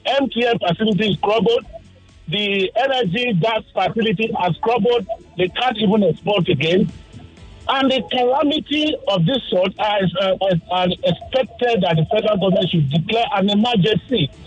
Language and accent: English; Delta, Nigeria; I'm from Delta, and as we speak, I get reports. My community is a fairly dry community. I'm over 50 years